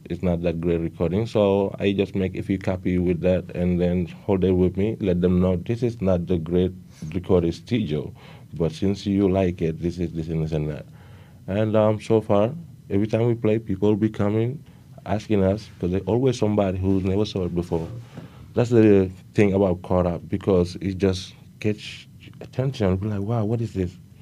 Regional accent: Senegal; in Senegal people don't speak English, you know, but nowadays they do, because English is international.

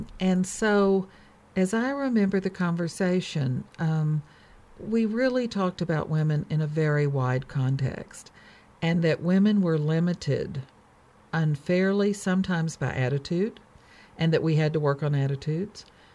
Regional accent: Texas, United States; To me, the context growing up in West Texas, which on the one hand was very good. It's a land of ranches and farms and very agricultural

